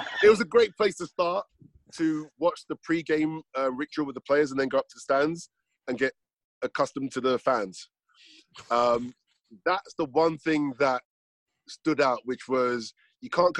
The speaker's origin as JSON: {"language": "English", "region": "London", "country": "United Kingdom", "said": "because I was from London"}